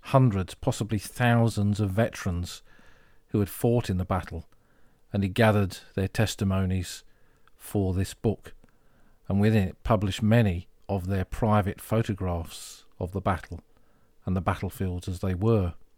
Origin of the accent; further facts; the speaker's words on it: England, United Kingdom; "No," I said, "I'm from England, although my grandmother was French."